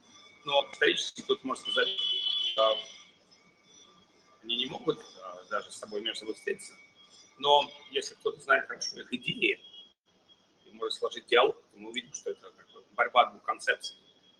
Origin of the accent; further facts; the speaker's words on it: Saint Petersburg, Russia; born there; в этой жизни я родился в Питере, где солнце вообще фиг увидишь, да?